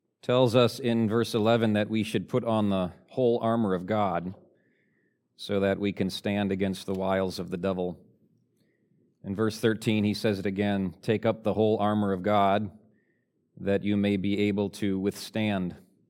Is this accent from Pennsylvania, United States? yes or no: no; Wisconsin, United States; Well, we grew up in West Central Wisconsin, and the weather there is a little unlike the weather here, thanks to the lake.